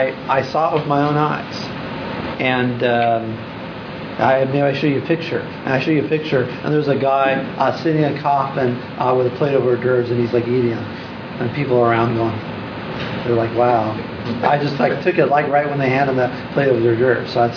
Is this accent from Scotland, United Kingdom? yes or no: yes; Scotland, United Kingdom; because we're Scottish and we have these wakes.